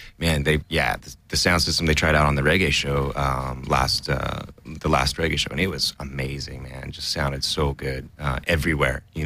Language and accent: English; Reno, Nevada, United States; also born or lived in Tahoe; I mean, I'm a hippie, man. I grew up in Tahoe and Reno